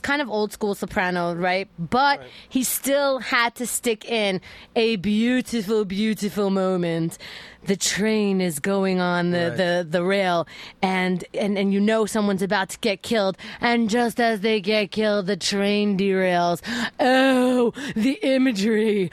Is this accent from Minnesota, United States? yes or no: no; Queens, New York, United States; it's like they're right here because they're from Queens and we're from Queens.